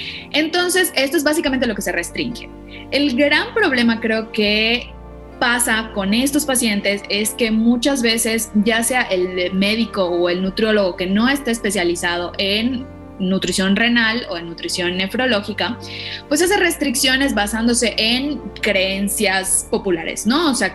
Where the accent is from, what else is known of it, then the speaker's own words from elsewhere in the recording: Yucatán, Mexico; born there; de Yucatán, que es el estado donde yo nací